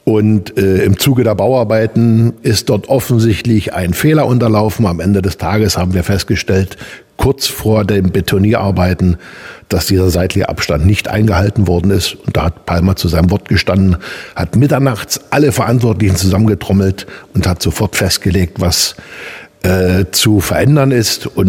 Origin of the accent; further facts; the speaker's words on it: Görlitz, Saxony, Germany; Auch meine Heimatstadt Görlitz an der Neiße ist immer ein bisschen was Besonderes.